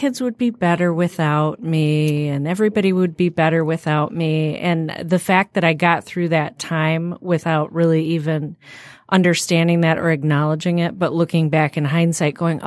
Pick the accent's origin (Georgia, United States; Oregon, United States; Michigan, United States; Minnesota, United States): Michigan, United States; Ortonville; I am from Ortonville, Michigan, also known lovingly as Ortontucky.